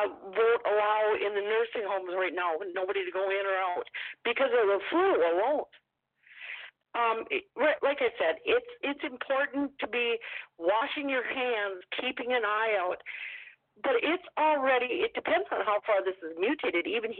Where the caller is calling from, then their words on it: Minnesota, United States; Hey, Will … from Minnesota.